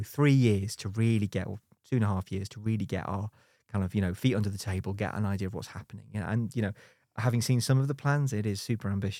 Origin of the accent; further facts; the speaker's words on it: Liverpool, North West England, United Kingdom; I'm from Liverpool originally, so there's like